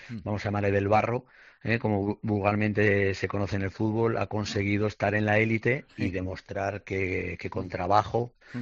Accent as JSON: {"language": "Spanish", "town": "Zaragoza", "region": "Aragon", "country": "Spain", "said": "los que somos de Zaragoza"}